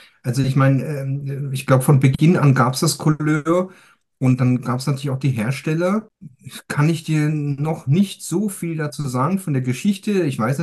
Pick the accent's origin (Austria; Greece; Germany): Greece; first language German; ich habe die belgische Staatsbürgerschaft. Ich fühle mich als EUler, kann man sagen, weil ich bin in Griechenland geboren und auch aufgewachsen, auch wieder auf der deutschen Schule. Bin Muttersprachler Deutsch